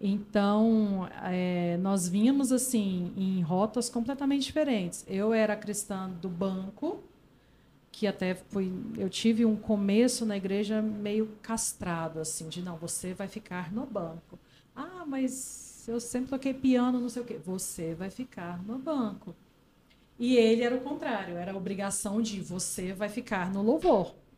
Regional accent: Goiás, Brazil; minha família, eu sou goiana. Todo final de semana a gente ia pra fazenda.

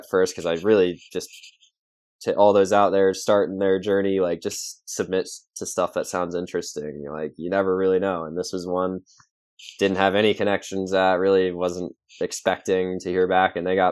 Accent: Florida, United States; That whole kind of background of how I grew up in Florida and being on the reef snorkeling

